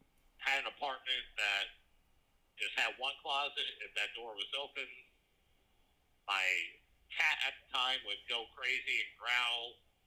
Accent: New Jersey, United States; Been an enthusiast of the paranormal since I was a little kid, growing up in New Jersey.

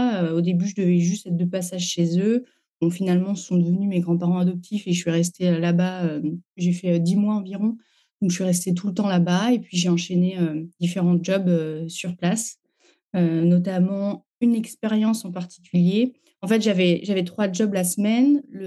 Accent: Normandy, France; Je viens d'avoir 29 ans. Je suis née en Normandie où j'ai vécu un petit moment.

